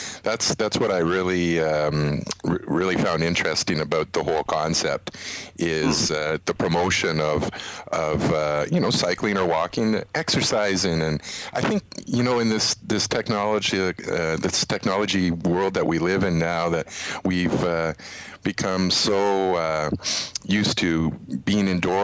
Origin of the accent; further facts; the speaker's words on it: Brampton, Ontario, Canada; We mentioned earlier we're from Brampton.